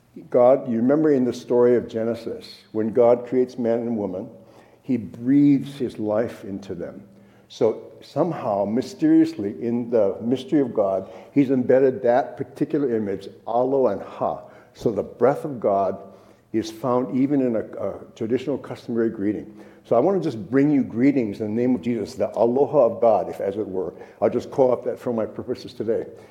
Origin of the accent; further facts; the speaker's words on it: Hawaii, United States; I grew up in Hawaii, so you feel me? There's a little dissonance in my bones, man.